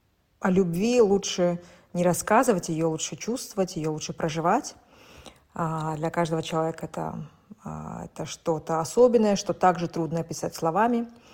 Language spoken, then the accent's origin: Russian; Kazakhstan; moved away as an adult; now in Switzerland; мне 40 лет, я казашка, и вот уже более 13 лет я живу в Швейцарии со своим мужем-испанцем